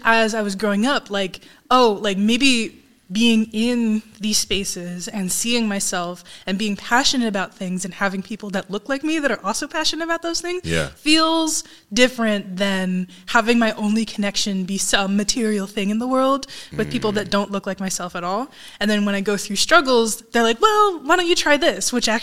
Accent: Tigard, Oregon, United States; because I grew up in Tigard

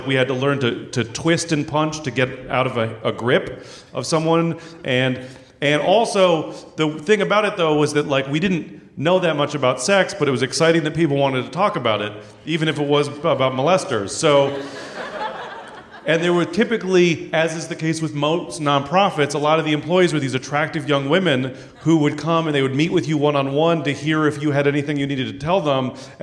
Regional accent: San Francisco, California, United States; So, I grew up in San Francisco. I was born in 1975, which means that I was a child in the thick of the gay rights movement.

